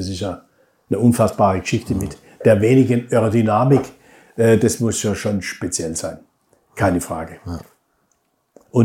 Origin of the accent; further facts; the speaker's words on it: Freiburg, Baden-Württemberg, Germany; das ist meine Heimat Südbaden Freiburg.